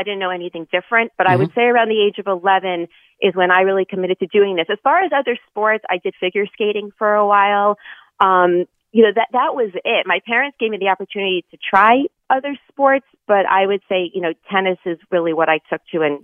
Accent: New York, United States; So I grew up on Long Island on the North Shore in quite the competitive environment, both for academics and athletics.

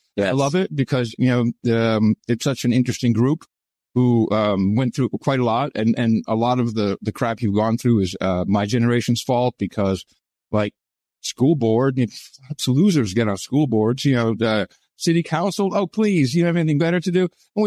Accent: Netherlands; also born or lived in Arlington, United States / Uganda / Maryland, United States; So growing up in the Netherlands, and we moved there in 72. I was born in D.C., Arlington Hospital, and we moved around

